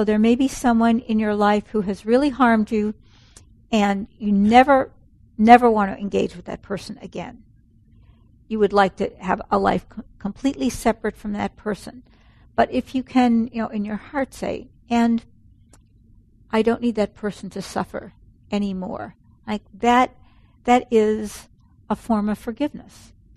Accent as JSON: {"language": "English", "town": "New York City", "region": "New York", "country": "United States", "tie": "born or raised there", "said": "When I grew up in the Bronx, and I would hear this phrase, that store person is going to jip you."}